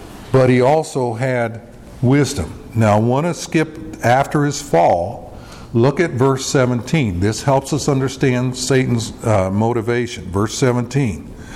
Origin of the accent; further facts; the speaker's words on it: Junction City, Oregon, United States; When I was growing up in Junction City, there used to be a place in Bend